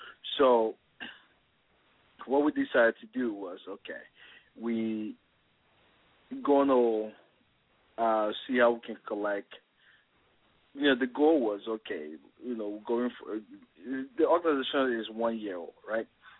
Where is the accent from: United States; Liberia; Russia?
Liberia; basically growing up in Liberia, it's a terrible country.